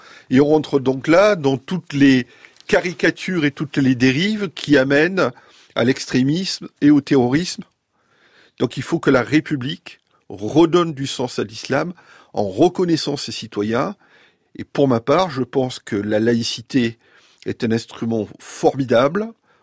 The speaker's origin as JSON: {"language": "French", "country": "France", "said": "je suis Français."}